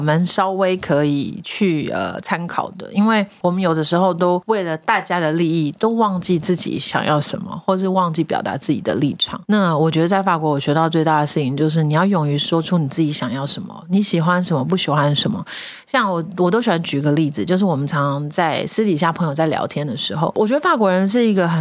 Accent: Taiwan; 我们台湾人可能因为团体主义嘛

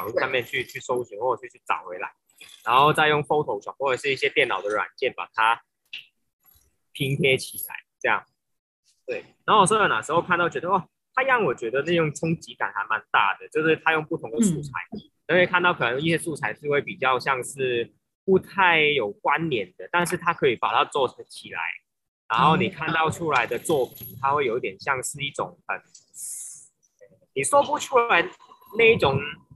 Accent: Hong Kong; now in Taiwan; 然后我是一个香港人，对，然后现在在台湾主要是去做创作的部分

